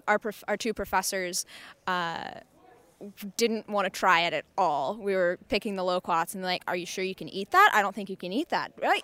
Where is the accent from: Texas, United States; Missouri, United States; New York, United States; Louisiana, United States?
Texas, United States; Houston; I grew up in Houston, Texas, and there's something called loquats, which don't look particularly edible, but they are.